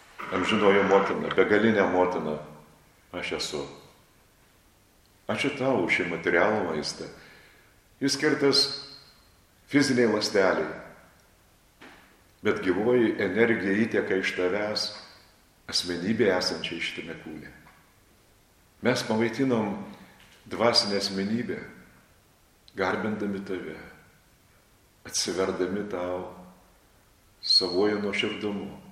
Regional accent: Utena, Utena County, Lithuania; Tai yra būdinga visiems uteniškiam. Aš iš Pautenas.

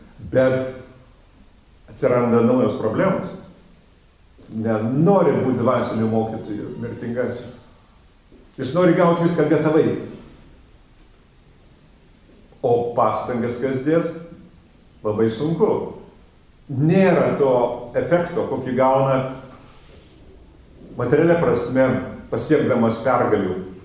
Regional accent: Utena, Utena County, Lithuania; Mano gimtasis miestas, Utena, turi futbolo komandą

